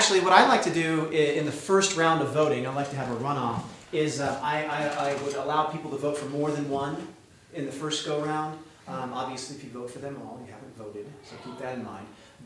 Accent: United States; I'm an American, okay?

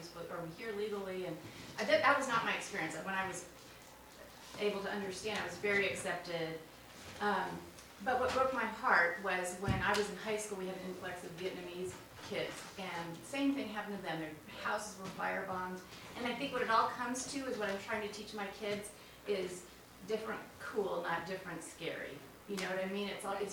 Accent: Brazil; now in United States; I'm Jewish and I've been coming to Holden for 31 years. We immigrated from Brazil, my family and me, and we went to a small town in Washington.

